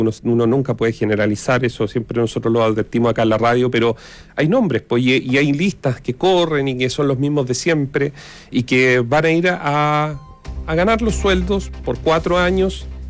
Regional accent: Los Ángeles, Biobío, Chile; yo que soy de Los Ángeles, si tú sales a los sectores rurales, vas a ver caminos asfaltados

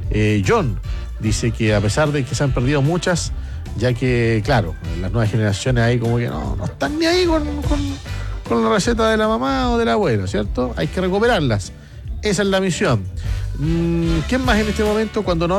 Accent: La Florida, Santiago Metropolitan Region, Chile; Amigos, yo me crié en la Florida, pero cuando la Florida era campo, ¿eh?

